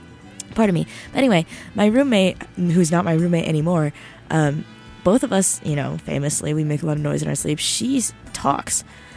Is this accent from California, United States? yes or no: no; New Jersey, United States; I'm famously from the state of tick. I'm from New Jersey.